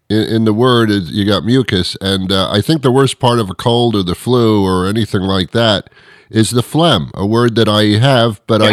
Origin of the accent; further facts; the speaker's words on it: New York, United States; Cool. That's my hometown. That's where I'm from.